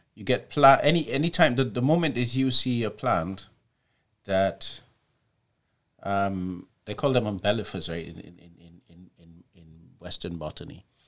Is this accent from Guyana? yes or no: yes; Guyana; moved away; also born or lived in England; I mean, when I was taken to Guyana when I was three. I was born in England.